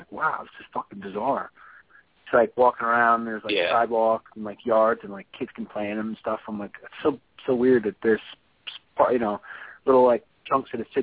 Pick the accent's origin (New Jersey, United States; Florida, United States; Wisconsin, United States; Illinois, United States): New Jersey, United States; now in New York, United States; I'm from New Jersey. For like 8 years, I've lived in the city, up by the George Washington Bridge. So I'm like in the city by like technicality.